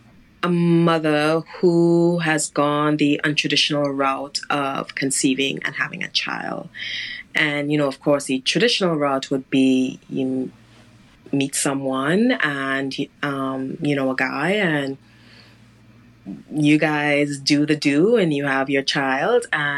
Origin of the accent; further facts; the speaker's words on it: Trinidad & Tobago; also born or lived in Canada; I was born in June, and I believe by October of the same year, they were out of Canada. came to Trinidad and grew up, went to, you know, primary school, secondary school at St. Joseph's Convent, up the hill in St. Joseph.